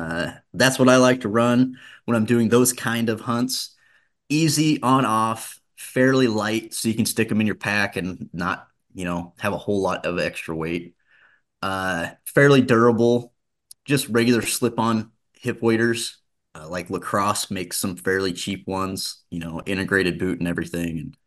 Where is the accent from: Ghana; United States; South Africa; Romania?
United States; Oregon; now in Kodiak Island, United States; I live on Kodiak Island now. I'm originally from Oregon. I moved up here like 5 years ago now.